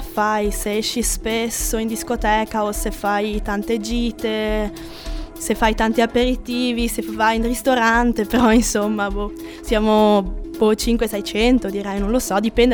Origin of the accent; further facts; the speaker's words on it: Trentino-Alto Adige/South Tyrol, Italy; first language German; Italian is a second language; moved away as an adult; now in Cagliari, Italy; Sono d'Alto Adige, allora al nord Italia, e sono venuta qua con un accordo bilaterale perché a casa parlo il tedesco. Praticamente la mia provincia è una provincia bilingue.